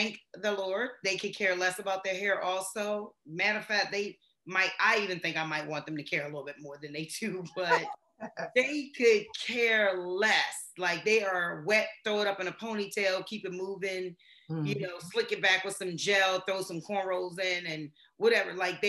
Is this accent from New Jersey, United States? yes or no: no; Maryland, United States; And I'm like, oh, no, I'm from Maryland.